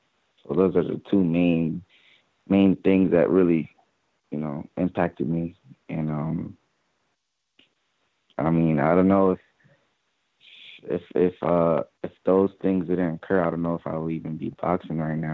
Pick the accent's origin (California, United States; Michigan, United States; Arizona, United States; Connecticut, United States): Connecticut, United States; Hartford; Well, I actually grew up in Hartford, Connecticut. I moved to East Hartford